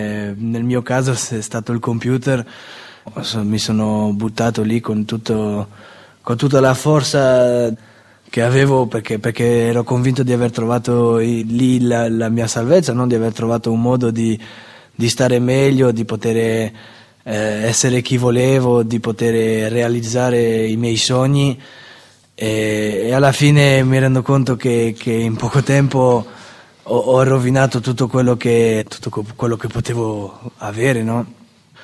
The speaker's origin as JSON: {"language": "Italian", "country": "Belgium", "said": "ho 22 anni, vengo dal Belgio"}